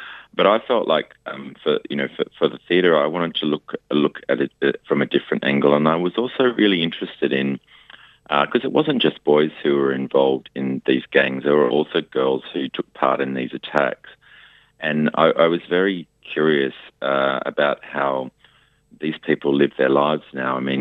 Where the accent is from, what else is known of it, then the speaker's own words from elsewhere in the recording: Sydney, New South Wales, Australia; Look, I grew up in Sydney and grew up gay in Sydney in the 80s.